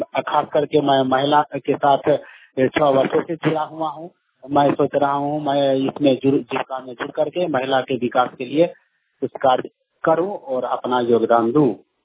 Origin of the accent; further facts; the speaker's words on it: Chakbagin, Bihar, India; ग्राम पार post चकबागिन थाना दर्शिंगसराय जिला समस्तीपुर का निवासी हूँ।